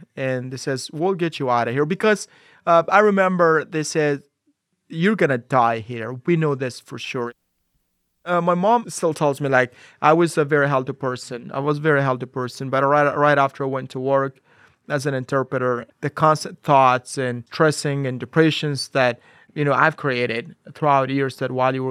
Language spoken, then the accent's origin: English; Kunar, Afghanistan; I was born in Kunar's. I could understand their actions, their body language, and what they were up to because I was from there.